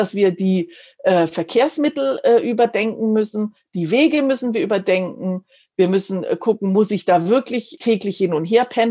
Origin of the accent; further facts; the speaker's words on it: Munich, Bavaria, Germany; ich bin Münchnerin, ich wohne hier schon ganz lang